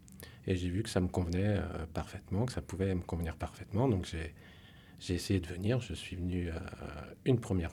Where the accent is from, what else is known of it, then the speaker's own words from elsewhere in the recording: La Tourandry, Pays de la Loire, France; je suis natif de La Tourandry, un tout petit village qui est à côté de Chemillé-en-Anjou.